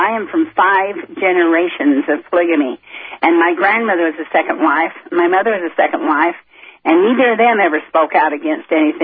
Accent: Salt Lake City, Utah, United States; born there; Well, I was born in Salt Lake City in 1937, and at the time that I was born, I was the 13th of my father's 31 children

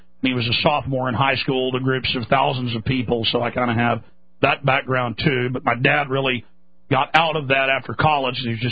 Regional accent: Rockwall, Texas, United States; I grew up in Rockwall, Texas, outside Dallas

